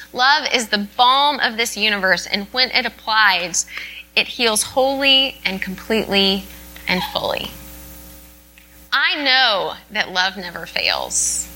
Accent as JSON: {"language": "English", "town": "Dallas", "region": "Texas", "country": "United States", "tie": "born or raised there", "said": "one of whom died just last week in my hometown of Dallas."}